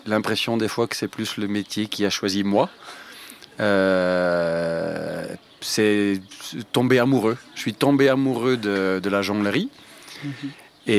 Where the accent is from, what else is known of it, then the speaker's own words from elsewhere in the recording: Belgium; Je suis jongleur, je suis belge.